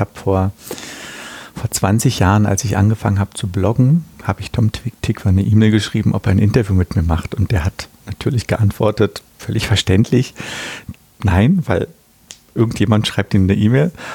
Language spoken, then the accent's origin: German; Berlin, Germany; für mich als Berliner